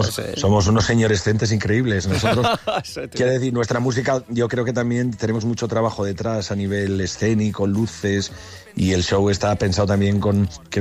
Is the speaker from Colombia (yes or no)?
no; Asturias, Spain; yo soy asturiano también, como Jorge